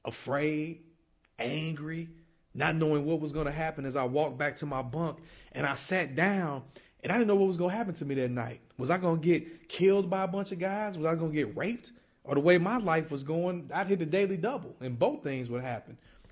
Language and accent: English; East St. Louis, Illinois, United States; this little kid who was born and raised in East St. Louis, Illinois, a little small, poor town right across the Mississippi River from St. Louis, Missouri, to an Italian mother and a black father in an area that was all black.